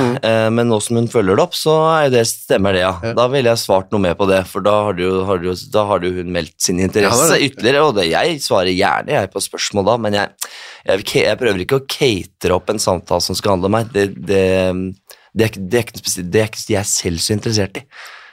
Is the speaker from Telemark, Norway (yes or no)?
yes; Skien, Telemark, Norway; Hjemme i Skien der.